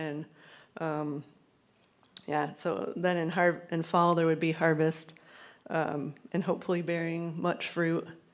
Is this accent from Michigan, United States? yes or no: yes; Michigan, United States; I grew up in Southwest Michigan, so the climate's pretty damp there because of the lake effect snow.